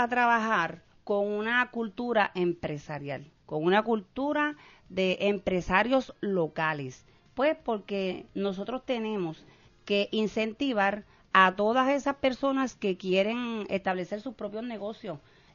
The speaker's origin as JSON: {"language": "Spanish", "town": "Juncos", "country": "Puerto Rico", "said": "muy buenos días a todo mi pueblo y la gente de mi querido pueblo de Juncos"}